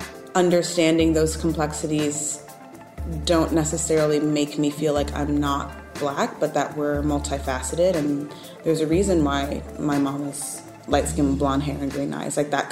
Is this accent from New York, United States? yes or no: yes; New York, United States; And I think most of that is because I'm from New York.